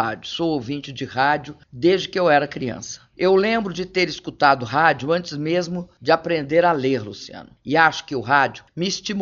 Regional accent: Belo Horizonte, Minas Gerais, Brazil; Lá em Belo Horizonte, onde eu nasci e cresci

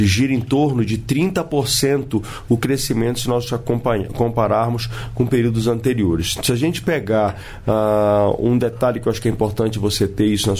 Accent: Pará, Brazil; lá no meu estado mesmo, no Pará

